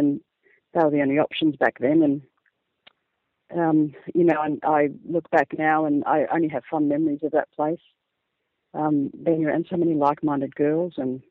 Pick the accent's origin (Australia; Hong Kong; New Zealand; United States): Australia; Rochester, Victoria; also born or lived in Heathcote; I was born in Heathcote and I grew up in Rochester.